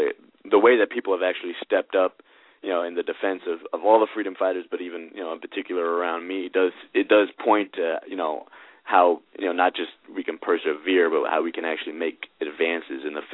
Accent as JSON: {"language": "English", "town": "Bronx", "region": "New York", "country": "United States", "tie": "born or raised there", "said": "You know, I grew up in the Bronx."}